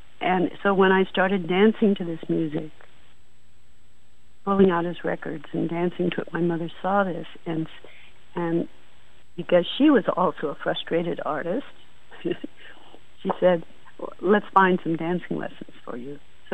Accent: California, United States; also born or lived in Idaho / Ogden, Utah; we were in first in Idaho, and then we moved to Ogden, Utah, where he got a job. We're originally from California.

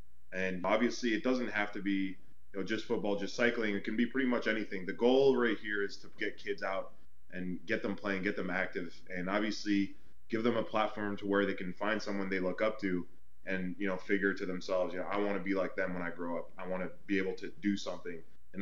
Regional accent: Ottawa, Ontario, Canada; because I'm from Ottawa. My tribe is out in Doki's Bay

